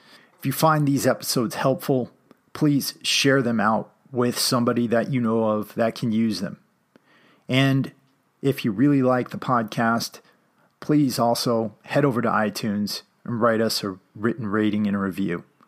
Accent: New England, United States; I have to tell the audience, I grew up in New England, and I tend to pick up accents very easily.

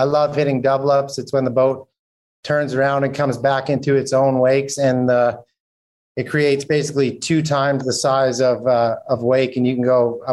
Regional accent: Canada; now in United States; I grew up in Canada and made the move to Florida as I transitioned into trying to be a professional wakeboarder.

